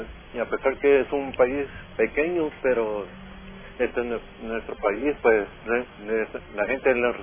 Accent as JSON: {"language": "Spanish", "country": "El Salvador", "said": "nosotros nos sentimos como salvadoreños orgullosos de nuestra patria."}